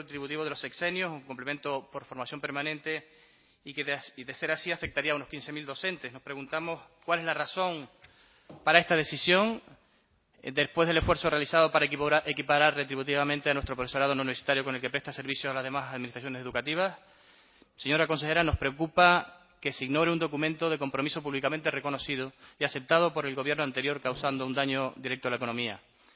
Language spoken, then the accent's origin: Spanish; Canary Islands, Spain; Los que somos de Islas Menores